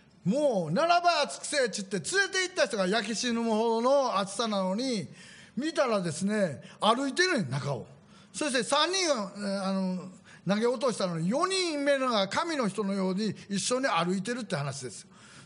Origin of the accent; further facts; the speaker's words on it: Kansai, Japan; now in Kanto, Japan; 関西人なんですよ、ね、から今関東におるけどね